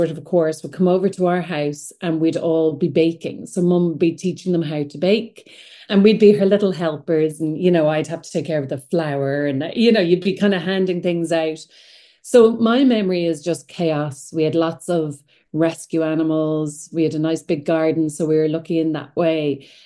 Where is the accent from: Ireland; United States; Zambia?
Ireland; Greystones, County Wicklow; I grew up in Greystones by the sea, and you know, it's the village is not what it is now. So back then it was a small village. We knew everyone.